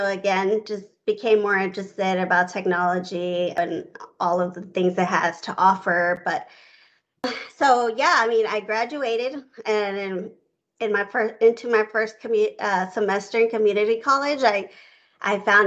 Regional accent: Houston, Texas, United States; So I grew up in Houston, Texas.

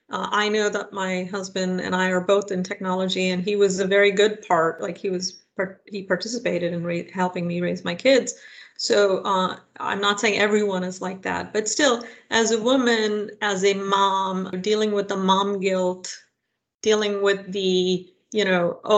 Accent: India; now in United States; I grew up in India, and I growing up in India, I didn't know that I was poor

